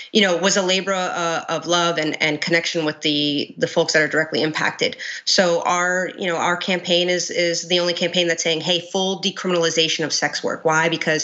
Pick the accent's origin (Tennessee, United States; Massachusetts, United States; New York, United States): New York, United States; Queens; I am a born and raised Queens resident. I grew up in South Richmond Hill, Queens.